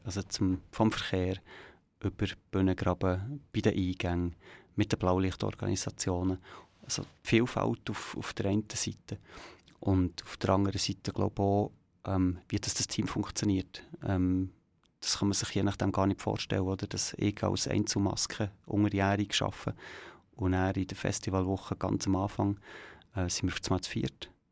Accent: Schlieren, Zurich, Switzerland; weil ich bin in Schlieren aufgewachsen und denke immer hinten rauf

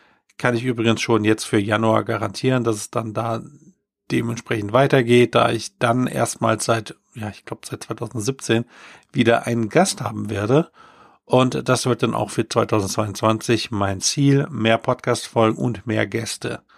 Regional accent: Rhineland-Palatinate, Germany; die Flut im Sommer, die meine Heimat, das Ahrtal, zerstörte

